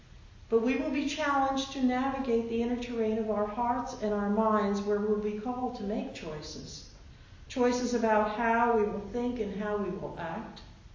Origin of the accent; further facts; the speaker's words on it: Brooklyn, New York, United States; now in New Jersey, United States; I'm from New Jersey. I could say I'm from Brooklyn, because that's originally where I come from.